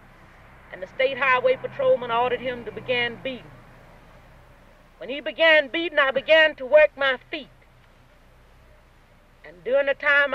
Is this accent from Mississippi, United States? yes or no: yes; Roseville, Mississippi, United States; And I told them I was from Roseville, Mississippi.